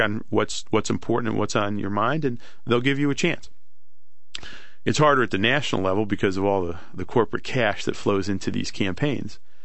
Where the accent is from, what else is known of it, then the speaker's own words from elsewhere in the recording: New Jersey, United States; my experiences fighting corporate power in my home state of New Jersey